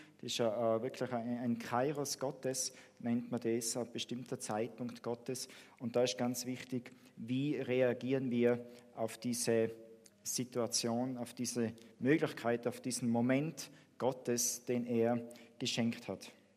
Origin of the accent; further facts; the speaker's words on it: Vils, Tyrol, Austria; ich bin auch aufgewachsen eigentlich in Vils. Und Vils ist so ganz ähnlich wie Freilassing an der deutschen Grenze, 2 Kilometer entfernt. Man kann zu Fuß rübergehen. Und früher war da immer viel los und Stau, wo ich aufgewachsen bin.